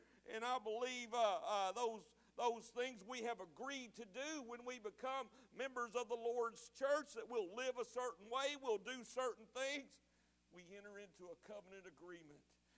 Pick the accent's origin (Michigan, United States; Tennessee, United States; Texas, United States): Tennessee, United States; I'm a Tennessee hillbilly. Sorry if you're all you Kentucky folks here. But I'm from East Tennessee, and I was in a little country church